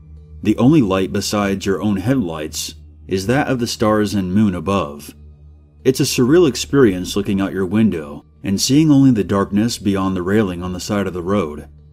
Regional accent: Seattle, Washington, United States; Growing up in Seattle, one of the biggest cities on the West Coast, I never really needed to worry about the dangers of driving in the middle of nowhere, until I committed to a college in Eastern Washington.

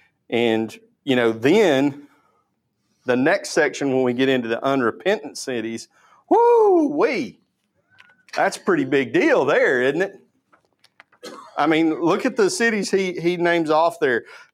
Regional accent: Tennessee, United States; I grew up in Tennessee, and I tell people that if you grew up in Tennessee and you graduated from college, you don't move to Alabama.

